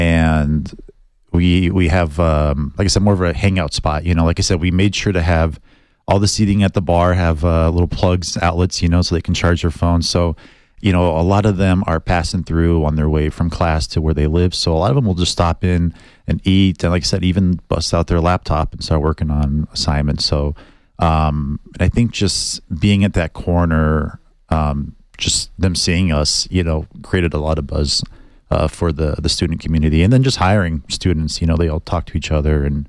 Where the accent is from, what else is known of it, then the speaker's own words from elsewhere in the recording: Tucson, Arizona, United States; I thought I had a high spice tolerance growing up in Tucson